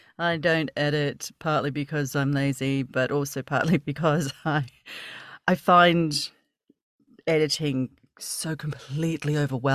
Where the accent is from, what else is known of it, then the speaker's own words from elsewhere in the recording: Australia; I'm Australian, obviously. But very quickly here in Australia